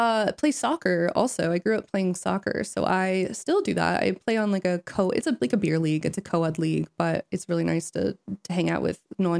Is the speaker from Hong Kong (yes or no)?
yes; Hong Kong; born there; I was born in Hong Kong, and I actually did want to ski for them.